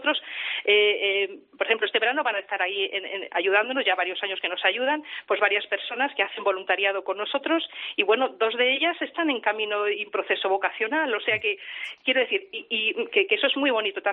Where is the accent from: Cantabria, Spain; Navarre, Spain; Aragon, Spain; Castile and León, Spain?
Castile and León, Spain; Palencia; y yo soy de Palencia con la P.